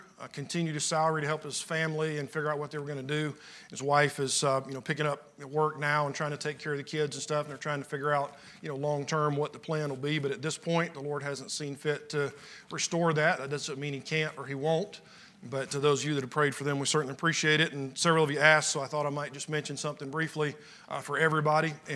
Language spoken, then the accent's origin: English; Georgia, United States; I am from Central Georgia. Around there, they call it Middle Georgia. It's right in the middle of the state. But when I was growing up, I thought South Carolina was, you know, it was suspect because it was north of where I grew up.